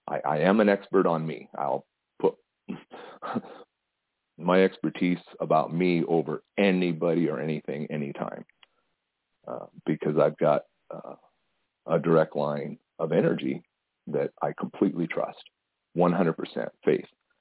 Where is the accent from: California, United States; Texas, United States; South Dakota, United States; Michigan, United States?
South Dakota, United States; I grew up in South Dakota, not a really populated area. I like to joke that the 1960s didn't end until about 1976 there.